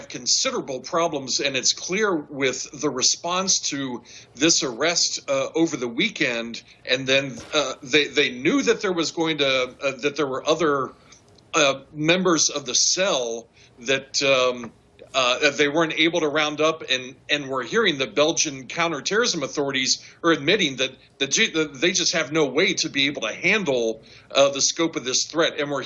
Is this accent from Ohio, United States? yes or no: yes; Columbus, Ohio, United States; we saw it with the attack in my hometown of Columbus just last month